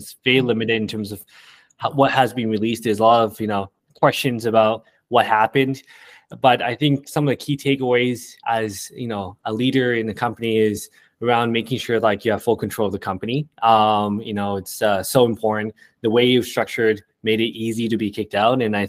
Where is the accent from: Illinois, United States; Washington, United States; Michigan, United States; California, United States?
Michigan, United States; Detroit; also born or lived in Taiwan / Windsor; So I was born in Taiwan. And my family moved really early on, like when I was like 3, to Detroit.